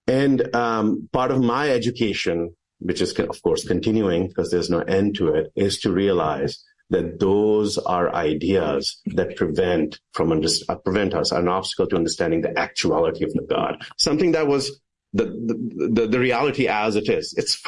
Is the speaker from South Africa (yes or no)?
no; Pakistan; I grew up in Pakistan, and there were a few options.